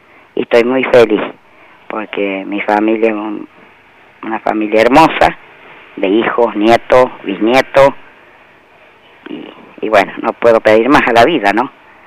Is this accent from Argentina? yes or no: yes; La Rioja, Argentina; now in Jesús María, Argentina; yo no soy de la provincia de Córdoba, yo soy de La Rioja. Pero cuando hace muchos años, bueno, tuve un tiempo en el campo, en otro lado, después me vine a vivir aquí.